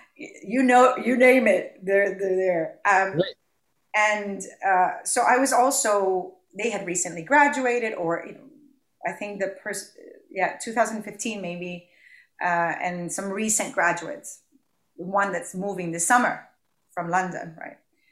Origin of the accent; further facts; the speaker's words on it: Puerto Rico; first language Spanish; English is a second language; Movida in Spanish, because you know that's my first language, being mm-hmm. from Puerto Rico.